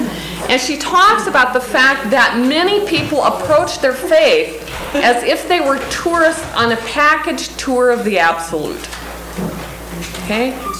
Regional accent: Montana, United States; now in Sioux Falls, United States; I teach at Augustana College in Sioux Falls, South Dakota. I teach theology. Born and raised in Montana, but have been living in the Dakotas more recently.

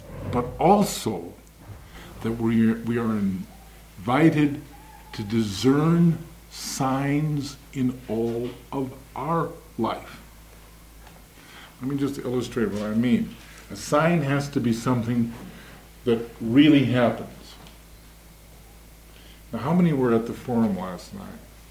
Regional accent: Denver, Colorado, United States; I come from Denver.

